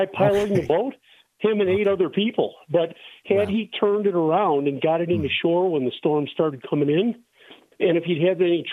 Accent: Illinois, United States; I'm from Illinois and Lake Michigan and Lake Superior.

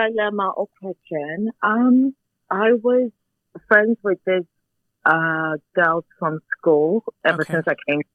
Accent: Zimbabwe; And I'm Christian. I'm from Zimbabwe, to be precise.

